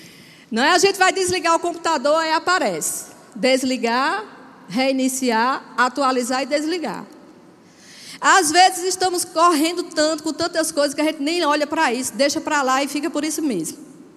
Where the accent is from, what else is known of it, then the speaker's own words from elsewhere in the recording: Northeast Region, Brazil; Eu sou nordestina, tá?